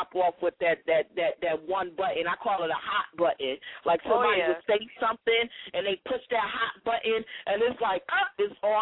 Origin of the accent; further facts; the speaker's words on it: Pontiac, Michigan, United States; I'm from Pontiac. I'm from the Yak.